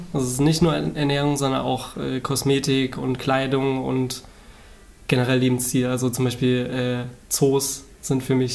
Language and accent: German; Berlin, Germany